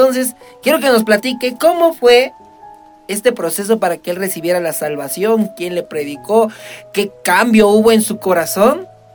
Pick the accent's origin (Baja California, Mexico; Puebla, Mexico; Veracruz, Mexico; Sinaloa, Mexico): Veracruz, Mexico; de Veracruz, de donde yo soy, y pues es playita, y allá sí es calorcito